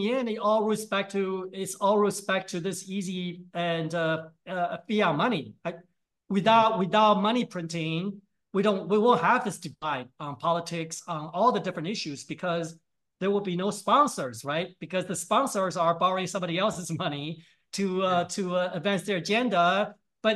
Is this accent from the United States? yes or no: no; Taiwan; I'm Chinese. I was born in Taiwan. Yes, I'm Taiwanese.